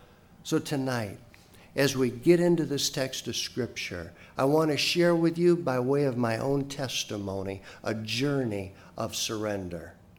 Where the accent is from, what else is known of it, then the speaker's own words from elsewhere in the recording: Clinton, Iowa, United States; I grew up in Clinton, Iowa, but the First Church of God as a denomination has its headquarters in Anderson, Indiana.